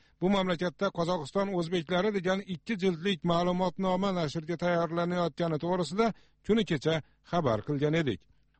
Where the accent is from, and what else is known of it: Osh, Osh Region, Kyrgyzstan